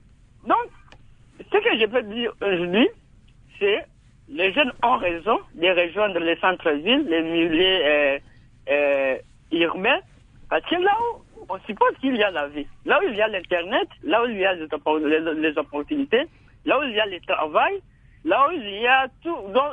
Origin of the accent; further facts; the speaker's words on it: Mondjoku, Tshopo, DR Congo; Moi, personnellement, je suis né au village. Je suis né dans, à Mondjoku, dans le territoire de Bukungu et dans la province de la Chopin.